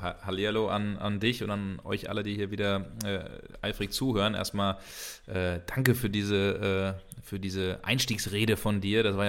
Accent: Frankfurt, Hesse, Germany; dass ich am Sonntag in meiner Heimatstadt war, in Frankfurt

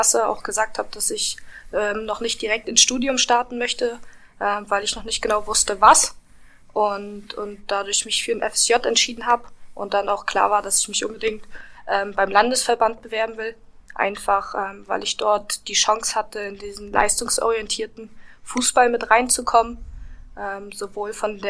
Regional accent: Mecklenburg-Vorpommern, Germany; Ich bin halt in Mecklenburg groß geworden

